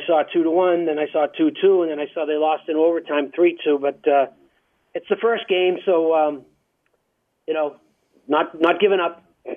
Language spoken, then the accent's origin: English; New England, United States; I'm from New England, and I wasn't happy when the Patriots lost